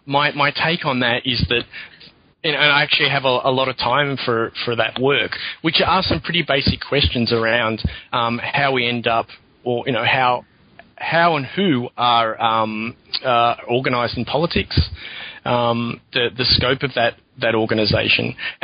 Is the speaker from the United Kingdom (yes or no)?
no; Australia; even though I'm Australian and I've worked mostly in Europe